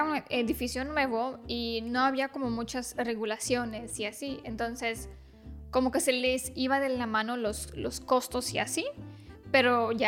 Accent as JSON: {"language": "Spanish", "country": "Romania", "second_language": "Spanish", "lives_now": "Mexico", "said": "Y aunque soy rumana, como que no entiendo muy bien por qué lo hacen."}